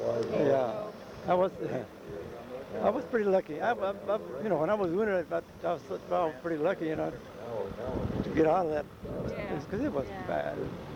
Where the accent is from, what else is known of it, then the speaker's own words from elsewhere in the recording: Riverside, California, United States; My date of birth is 8/22/24. And I'm from Riverside, California.